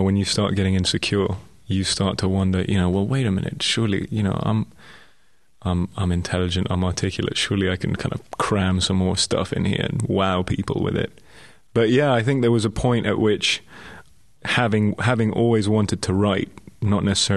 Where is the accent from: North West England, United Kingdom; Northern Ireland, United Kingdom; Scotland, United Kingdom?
Scotland, United Kingdom; Elgin; also born or lived in London; now in Los Angeles, United States; I was born in London, but I grew up in Scotland.